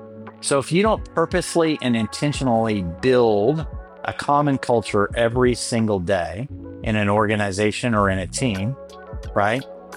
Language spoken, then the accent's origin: English; Florida, United States; I grew up in North Florida and here in the U.S.